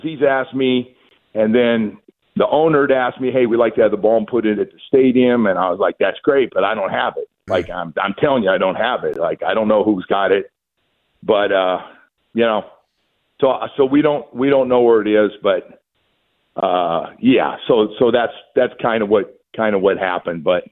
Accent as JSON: {"language": "English", "region": "West Coast", "country": "United States", "said": "I was like, all right, I'm from the West Coast"}